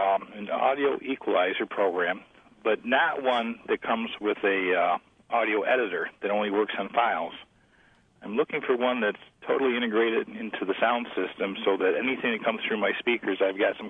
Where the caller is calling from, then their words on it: Bloomfield, New York, United States; I'm from Bloomfield, New York.